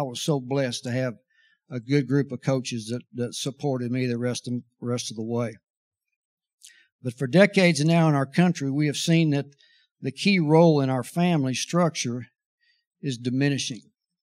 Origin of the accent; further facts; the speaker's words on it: Austin, Texas, United States; But so I grew up in Austin, Texas, and up until the third grade, I guess, we lived over by the university.